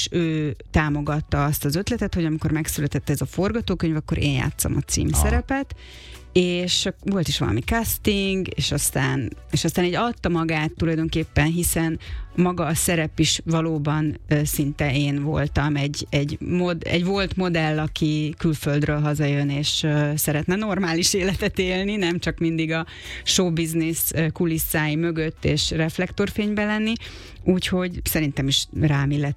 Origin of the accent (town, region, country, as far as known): Tamási, Tolna, Hungary; born or raised there